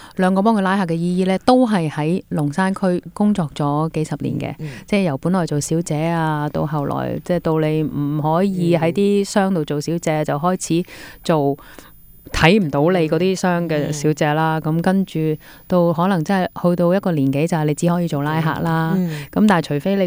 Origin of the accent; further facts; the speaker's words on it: Hong Kong; 跟住聽到我係香港嚟嘅，佢話香港。哦，天星小輪啊嘛，跟住我去過啦。哦，跟住佢又知道我當時喺美國做嘢。